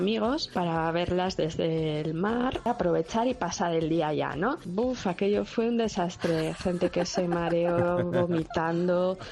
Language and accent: Spanish; San Sebastián, Basque Country, Spain; A mí el mar me encanta. Como buena donostiarra, pues sí, me encanta.